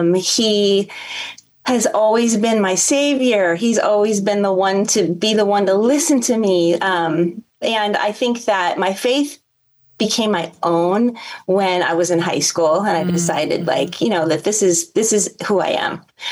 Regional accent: California, United States; I'm in Southern California, Ventura County, right next to the border of LA County, and went to the local high school here

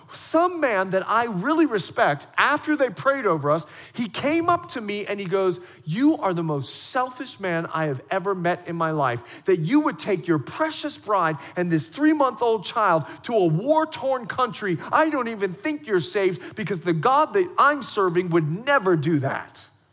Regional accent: Bahamas; I remember when I was building my house in Montana, we lived there for a few years. Now, I'm from the Bahamas. We lived there for a few years and we left.

